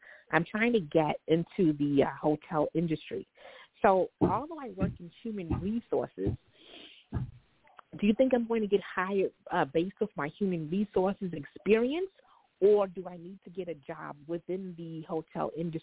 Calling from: New York City, New York, United States; Oh, I'm calling from New York City.

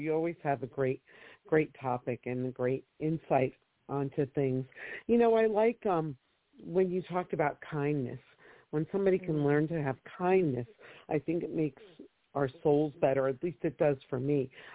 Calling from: New Jersey, United States; How are you? And I'm calling from New Jersey.

